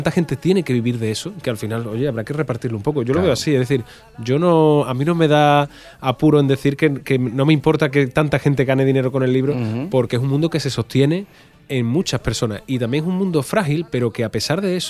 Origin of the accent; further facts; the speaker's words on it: Rota, Andalusia, Spain; escribí una novela ambientada en mi pueblo, en Rota